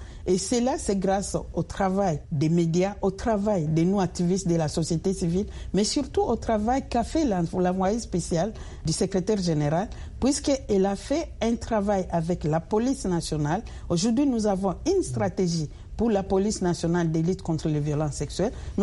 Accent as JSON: {"language": "French", "country": "DR Congo", "said": "nous, en tant que Congolais"}